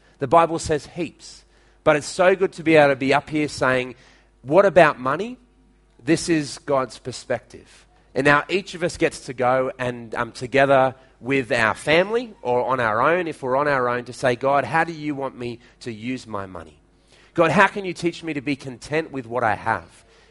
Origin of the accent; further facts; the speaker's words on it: Madang, Madang Province, Papua New Guinea; When we were growing up in Madang in PNG, you could get for 10 toya a flour balls from any kai bar.